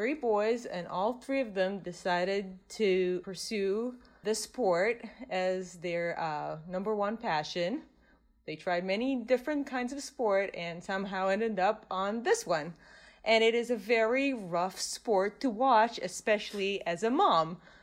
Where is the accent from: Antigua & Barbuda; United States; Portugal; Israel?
Israel; And again, growing up in Israel, this is something very near and dear to my heart.